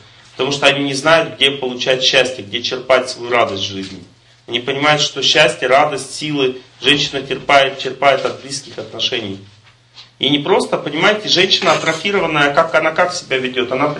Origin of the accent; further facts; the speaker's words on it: Ural, Russia; Я с Урала, мне все равно.